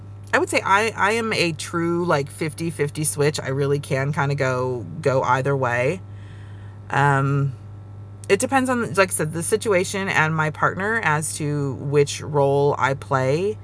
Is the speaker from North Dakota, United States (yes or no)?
no; Ohio, United States; also born or lived in Georgia / New York; I grew up in Ohio, And I lived in Georgia for 10 years. And I lived in New York for 6 years. And now I'm back in kind of the mid-upper South right now.